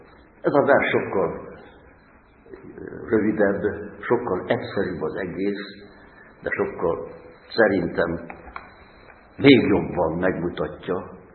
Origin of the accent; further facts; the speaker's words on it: Hungary; keresztény vagyok, és magyar vagyok, és őszintén az vagyok.